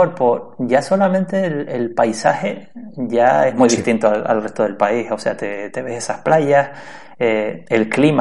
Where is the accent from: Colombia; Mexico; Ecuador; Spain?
Spain; Canary Islands; una mezcla entre Japón y de donde yo soy, que es de Canarias.